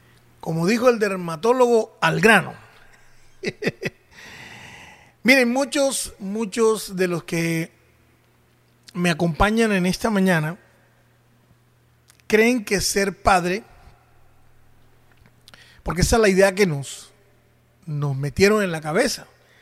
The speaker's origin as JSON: {"language": "Spanish", "country": "Colombia", "said": "por cuestiones de elecciones en mi país, aquí en Colombia"}